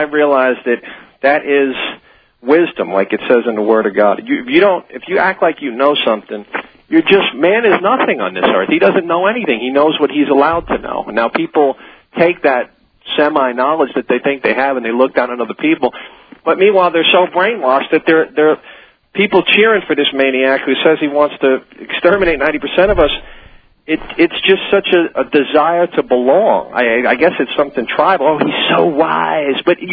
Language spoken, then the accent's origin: English; New York, United States; I grew up north in New York